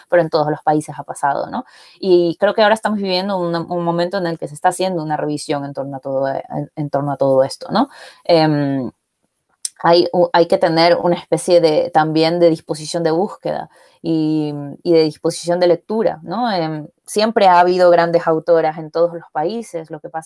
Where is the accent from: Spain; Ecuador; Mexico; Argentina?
Ecuador; el hecho de que ahora mismo haya lectores dentro de Ecuador que están buscando libros de escritoras ecuatorianas